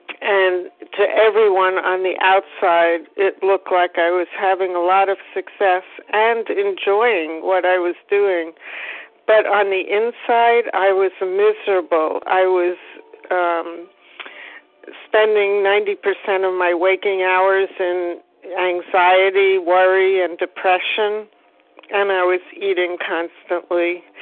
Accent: Boston, Massachusetts, United States; from Boston, and I am a recovered compulsive overeater.

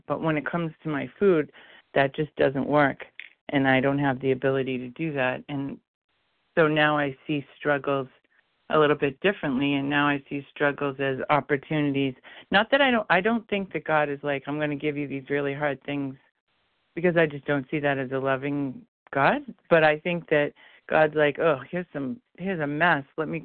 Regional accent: Rhode Island, United States; from Rhode Island.

